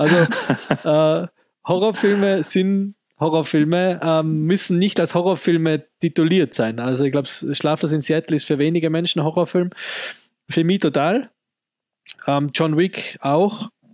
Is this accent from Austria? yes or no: yes; Tyrol, Austria; weil wir kommen ja aus Tirol, also ein sehr katholisches Land.